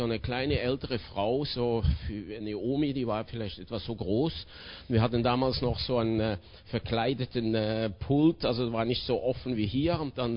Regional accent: Switzerland; ich bin Schweizer und die Schweizer sind ja nüchtern, neutral und sehr berechnend.

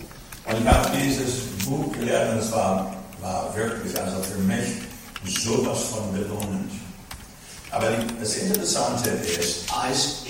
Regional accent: United States; German is a second language; now in Germany; bin sogar gar nicht deutschen Abstammung. Ich bin irisch. Ja. Und noch schlimmer, ich bin Amerikaner. Ja. Aber ich bin in diesem Land, weil Gott mich gerufen hat. Ich bin gesandt von Gott nach Deutschland.

